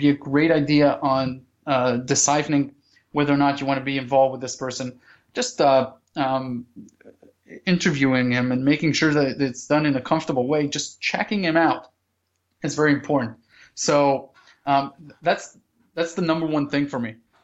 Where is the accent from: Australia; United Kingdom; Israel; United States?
Israel; born or raised there